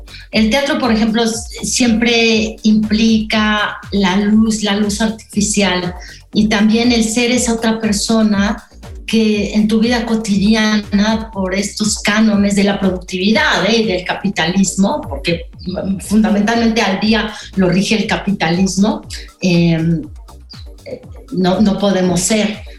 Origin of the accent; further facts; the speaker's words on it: Pachuca, Hidalgo, Mexico; yo crecí, tuve mi adolescencia en Pachuca. Allí estudié, me tocó mi época de estudiar la secundaria y la preparatoria. Entonces, pues yo era una chica provinciana tal cual